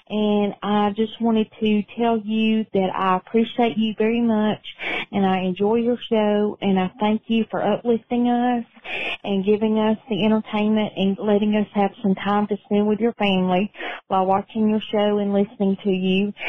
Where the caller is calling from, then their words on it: Alabama, United States; I'm calling from North Alabama